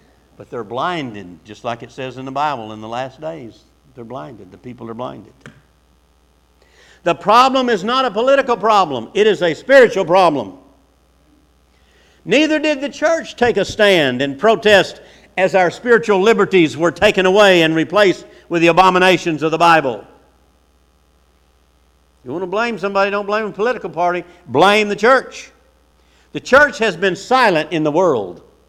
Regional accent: United States; I believe one party is more right than the other, but I'm an American.

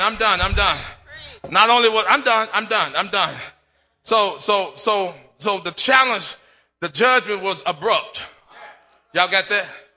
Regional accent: the South, United States; I'm from the South. Would y'all let me be from the South?

